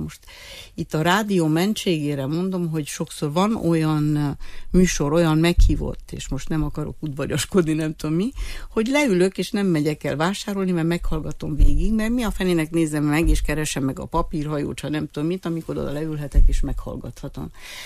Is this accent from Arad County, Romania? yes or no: yes; Arad, Arad County, Romania; én jól tudok románul, mert aradi vagyok, és Temesváron végeztem az egyetemet